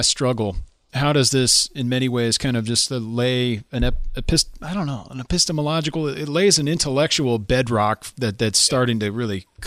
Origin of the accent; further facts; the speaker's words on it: United States; I just want to point out that I'm an American